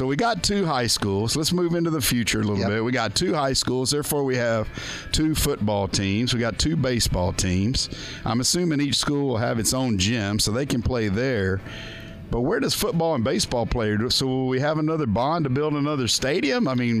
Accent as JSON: {"language": "English", "town": "Richmond", "region": "Texas", "country": "United States", "tie": "born or raised there", "said": "I'm just going back to my hometown where I grew up in Richmond, Texas. They now have eight high schools and only have one stadium."}